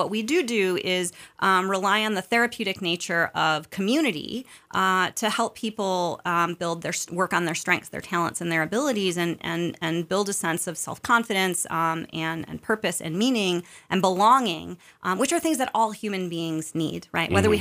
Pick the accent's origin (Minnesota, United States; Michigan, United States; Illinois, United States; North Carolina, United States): Michigan, United States; Ann Arbor; I grew up in Southeast Michigan, spent most of my time in Ann Arbor.